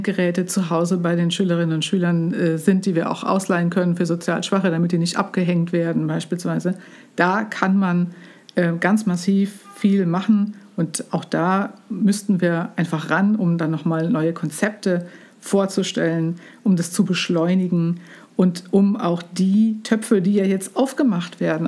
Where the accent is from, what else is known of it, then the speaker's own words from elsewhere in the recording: Saarlouis, Saarland, Germany; now in Bensheim, Germany; da steht Saarlouis, meine Heimatstadt, so ein bisschen Pate.